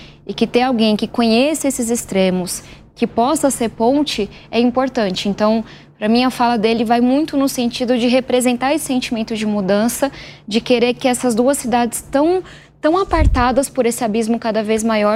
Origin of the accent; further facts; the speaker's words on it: São Paulo, Brazil; Eu venho da periferia de São Paulo. Nasci, fui criada, minha família ainda mora em uma ocupação na periferia de São Paulo.